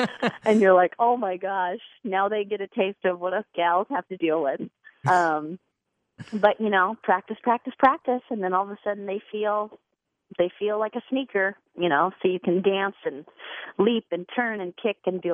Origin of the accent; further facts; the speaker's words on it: Minnesota, United States; Well, I grew up in the Midwest, in Minnesota.